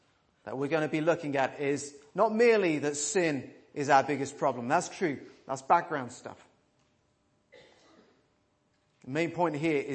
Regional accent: United Kingdom; I say crowd, we're British.

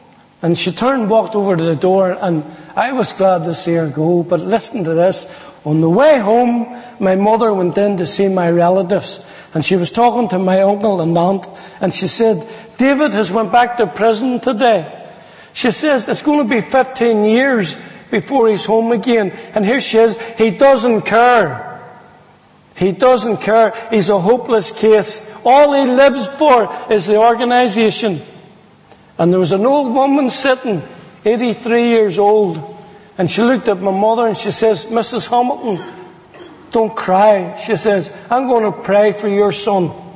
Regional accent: Ireland; I think being Irish, you know, it takes you a while to work them things out, you know.

